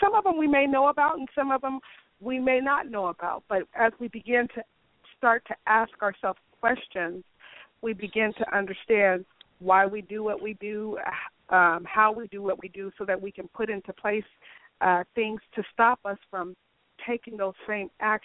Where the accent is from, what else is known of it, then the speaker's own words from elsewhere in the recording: Pomona, California, United States; And they're going to see … that grew up in Pomona, was born and raised in Pomona.